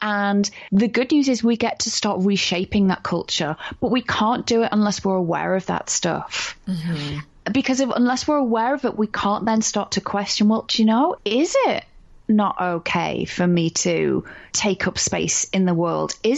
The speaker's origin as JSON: {"language": "English", "country": "United Kingdom", "said": "Although I say that as a British person, and we apologize."}